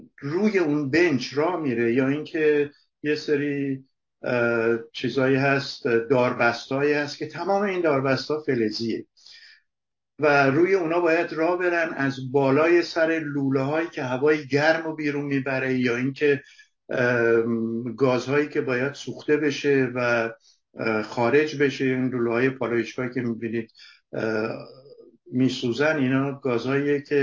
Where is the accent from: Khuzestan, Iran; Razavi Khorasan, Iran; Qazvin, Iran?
Khuzestan, Iran; Abadan; من کودکیم رو توی آبادان گذروندم و تا حدود سالای اول دبیرستانم و آبادان بودم و میدونم که گرما یعنی چی